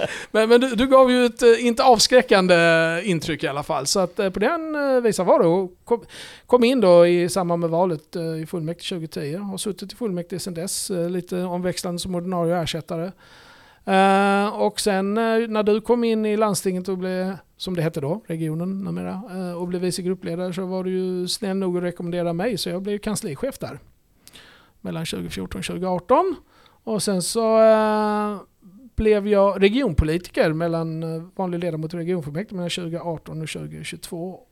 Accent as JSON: {"language": "Swedish", "town": "Ystad", "region": "Skåne", "country": "Sweden", "tie": "born or raised there", "accent": "Scanian", "said": "Jag tror att jag har fått bort mycket av min skånska, tyvärr. Men jag är ju född och uppvuxen i Ystad."}